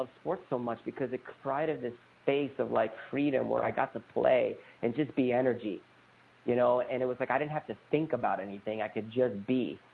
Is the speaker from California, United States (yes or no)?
no; New York City, New York, United States; also born or lived in New Jersey; I was a kid from Brooklyn, Queens, New York, and my mother remarried